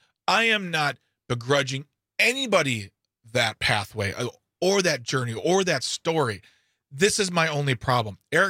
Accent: Wisconsin, United States; No, I'm from Wisconsin.

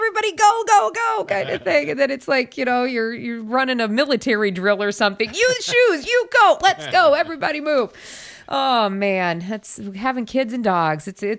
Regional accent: South Dakota, United States; Growing up in South Dakota, we usually got one or two of these kind of blizzard type things in the spring.

